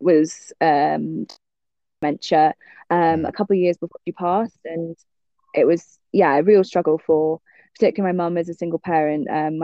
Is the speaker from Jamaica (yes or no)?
yes; Jamaica; also born or lived in Seattle, United States; growing up in Jamaica, I was actually born in the US.